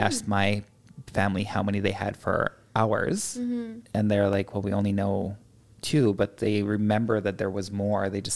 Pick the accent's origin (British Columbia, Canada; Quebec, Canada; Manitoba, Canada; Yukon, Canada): Yukon, Canada; native, because I'm not from the area. I'm a visitor to this land as well. Mm. I'm from the Yukon.